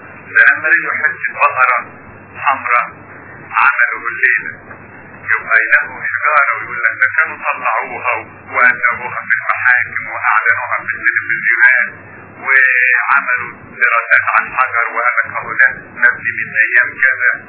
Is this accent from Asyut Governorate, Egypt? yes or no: yes; Asyut, Asyut Governorate, Egypt; عندنا في اسيوط